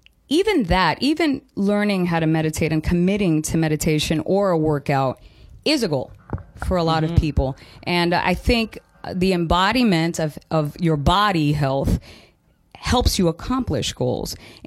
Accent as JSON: {"language": "English", "country": "Canada", "said": "I'm from Canada, so the way I keep warm is by eating sweet potato and healthy carbs."}